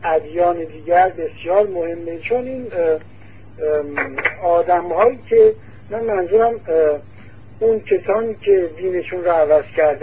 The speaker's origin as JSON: {"language": "Persian", "country": "Iran", "said": "ما همه ایرانی هستیم"}